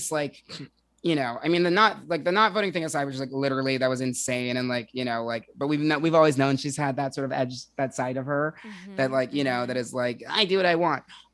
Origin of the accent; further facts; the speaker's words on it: New Jersey, United States; now in Brooklyn, United States; I'm from Jersey, born and raised. So I actually do even like Real Houses in New Jersey still. And so I used to live in Manhattan, then I was in Jersey for most of quarantine, and now I am back in Brooklyn.